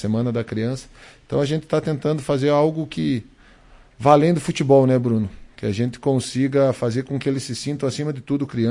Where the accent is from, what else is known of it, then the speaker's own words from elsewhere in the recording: Sananduva, Rio Grande do Sul, Brazil; Ele era prefeito na nossa cidade, lá na minha cidade, Sananduva.